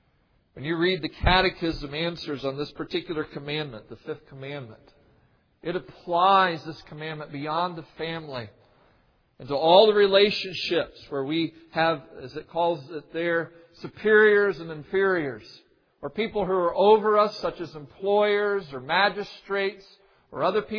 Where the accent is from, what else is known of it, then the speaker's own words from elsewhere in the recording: North Carolina, United States; I grew up in North Carolina, down south. And it was drilled into my mind as a child growing up in the South